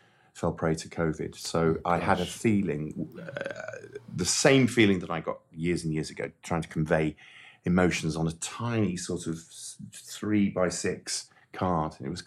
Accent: Llandudno, Wales, United Kingdom; I hope it was my father, because I grew up in Llandudno.

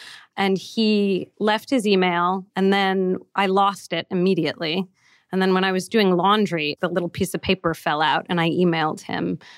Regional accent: San Francisco, California, United States; He grew up upper middle class. I grew up with no money. And I grew up in San Francisco.

